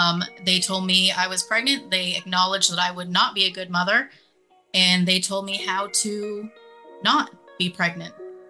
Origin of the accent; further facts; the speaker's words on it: Maine, United States; now in Pennsylvania, United States; I originally grew up in a really small town in Maine, but now I am in central Pennsylvania.